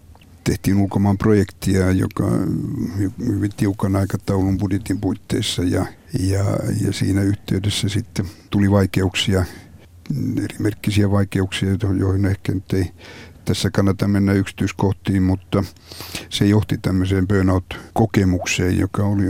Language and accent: Finnish; Kotka, Kymenlaakso, Finland; also born or lived in Helsinki; mä oon syntynyt sitten Helsingissä naisten klinikalla. Mutta varsinaisen nuoruuteni mä oon viettänyt Kotkassa ja isä oli Kotkan Toukolan rehtori.